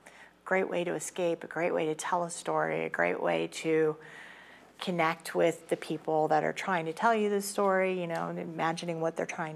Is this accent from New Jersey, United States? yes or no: yes; New Jersey, United States; born there; I was actually born in South Jersey.